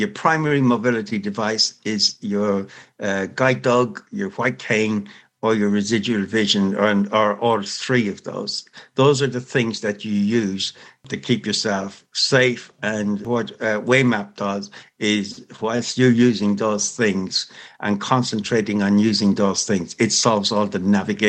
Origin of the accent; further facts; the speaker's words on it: Ireland; As an Irish person, we say to be sure, to be sure.